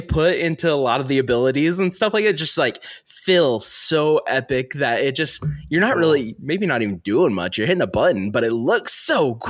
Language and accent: English; Delta, Utah, United States; born there; And I'm like, dude, I was born in Delta.